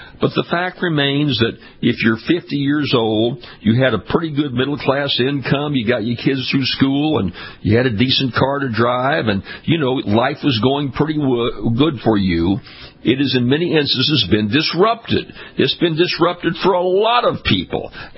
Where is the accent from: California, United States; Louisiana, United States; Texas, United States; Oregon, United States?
Louisiana, United States; I was a statewide elected official in my home state of Louisiana, ran 8 statewide elections